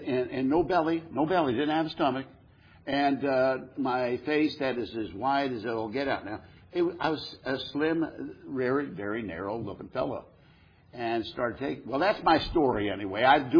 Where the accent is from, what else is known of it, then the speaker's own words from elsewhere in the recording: New York, United States; And I was brought up in Catholicism upstate New York into a parochial school and all that stuff